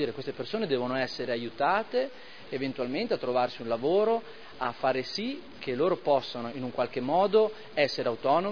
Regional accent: Modena, Emilia-Romagna, Italy; born there; siamo tutti abitanti di Modena, io sono nato a Modena

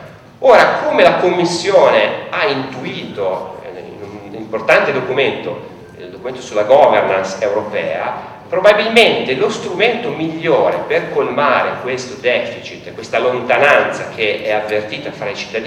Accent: Tuscany, Italy; io sono toscano

